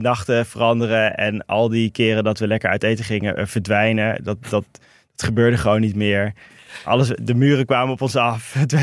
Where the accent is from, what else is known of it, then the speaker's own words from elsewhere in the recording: Rotterdam, South Holland, Netherlands; also born or lived in Meppel; Ik ben in Rotterdam opgegroeid. En in Meppel.